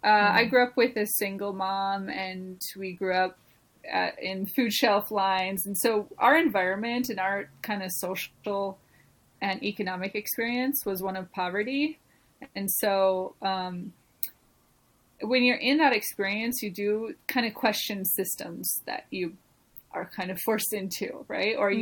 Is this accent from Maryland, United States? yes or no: no; Minnesota, United States; A little bit about me. I grew up in Minnesota and kind of a super adventurous kid.